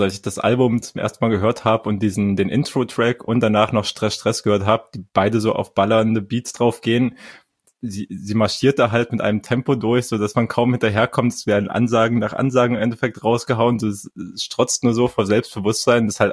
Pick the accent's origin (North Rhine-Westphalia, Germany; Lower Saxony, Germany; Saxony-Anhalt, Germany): Saxony-Anhalt, Germany; Halle; born there; Halle Saale represent mein Geburtsstadt ja sogar, ich bin ja da geboren